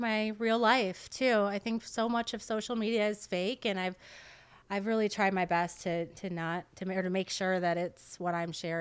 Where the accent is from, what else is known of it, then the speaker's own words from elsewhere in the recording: Wisconsin, United States; moved away as an adult; now in California, United States; Well, actually, I'm originally from Wisconsin.